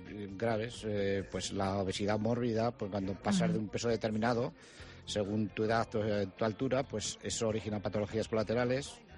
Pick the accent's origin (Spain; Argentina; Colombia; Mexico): Spain; Aunque yo soy muy español